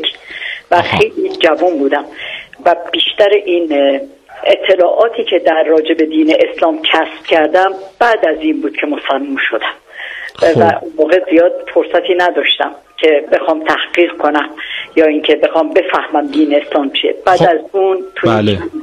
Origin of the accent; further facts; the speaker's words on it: Tehran, Tehran Province, Iran; born there; بله، متولد تهران هستم.